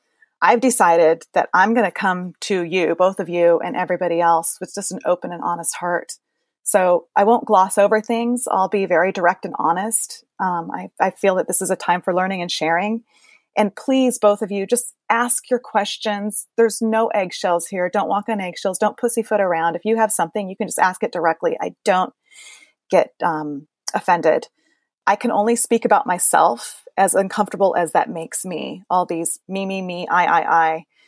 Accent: Portland, Oregon, United States; Portland, Oregon. The beer guzzling, wine sipping, food eating, tree hugging, animal loving, hemp wearing capital of the U.S.

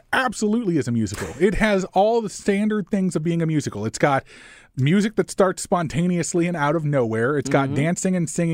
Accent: Illinois, United States; you're from Illinois, I'm from Illinois. It's like, it just comes up in conversation sometimes.

